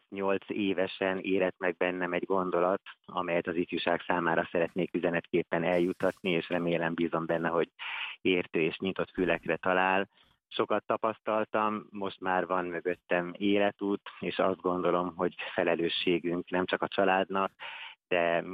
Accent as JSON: {"language": "Hungarian", "town": "Pilisszentkereszt", "region": "Pest", "country": "Hungary", "said": "Én Piriszentkeresztről származom, azért is forgatom most itt Dobogókőn."}